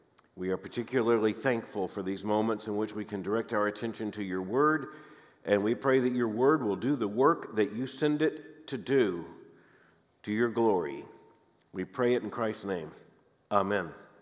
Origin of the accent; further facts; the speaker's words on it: Florida, United States; now in Louisville, United States; It makes you long for spring, something which growing up in Florida, I never experienced.